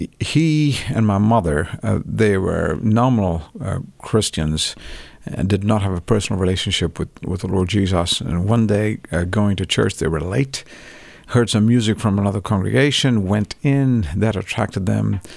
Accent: Chennai, Tamil Nadu, India; I grew up in Chennai. It's mm-hmm. in southern India.

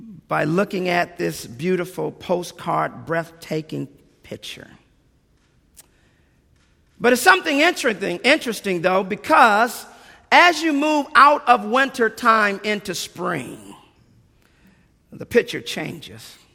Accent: Michigan, United States; I remember growing up in Michigan, waking up, looking out of my window.

